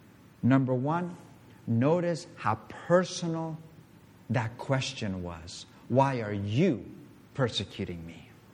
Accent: Mallorca, Balearic Islands, Spain; Obviously, we were raised in Spain. We were raised in Mallorca.

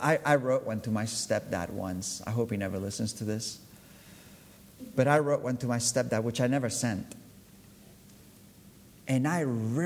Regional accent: Spain; And, I was born and raised here in Spain.

